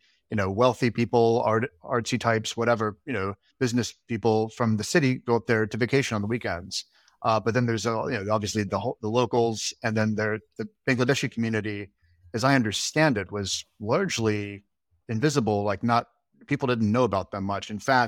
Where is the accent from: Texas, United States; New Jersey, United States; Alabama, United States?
Alabama, United States; I'm from Alabama. I grew up in Alabama. I never really met anybody Muslim growing up.